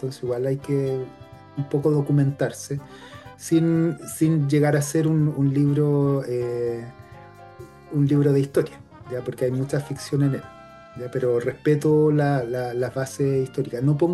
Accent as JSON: {"language": "Spanish", "country": "Chile", "said": "existe una mitad de nosotros como chilenos que pertenece a la cultura indígena, por así llamarlo, de nuestros abuelos, de nuestros ancestros."}